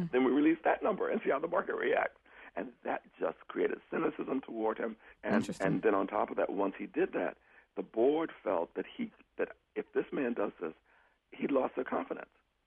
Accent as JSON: {"language": "English", "region": "Florida", "country": "United States", "tie": "born or raised there", "said": "It's like when growing up in Florida, we knew that the area in which we lived in would be flooded about every 5 years."}